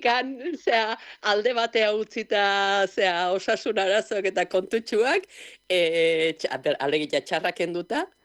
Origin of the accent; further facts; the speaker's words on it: Errenteria, Basque Country, Spain; now in Hondarribia, Spain; ni horeretarra naiz, jaiotzez eta bilotzez, baina bilotzan beste parte bat Hondarbilan ere badakat.